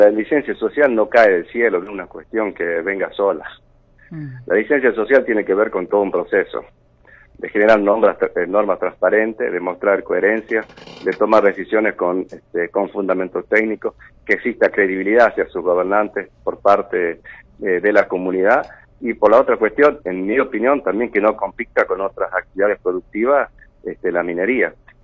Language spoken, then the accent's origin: Spanish; La Rioja, Argentina; Y somos los mismos riojanos que tenemos que decidir.